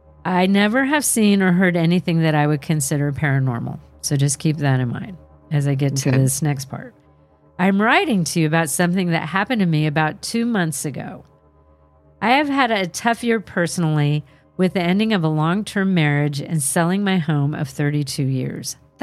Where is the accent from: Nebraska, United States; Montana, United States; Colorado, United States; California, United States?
Nebraska, United States; Holdrege; from Nebraska that instant messaged Carol on Facebook about them growing up in Alma. I grew up in Holdridge in the 60s and 70s.